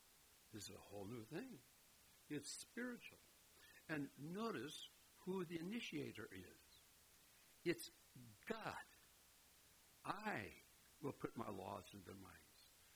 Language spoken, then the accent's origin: English; Hinkley, Minnesota, United States; As some of you may remember, I grew up in Hinkley, Minnesota, where the men are men and pansies are flowers and women are slightly above average.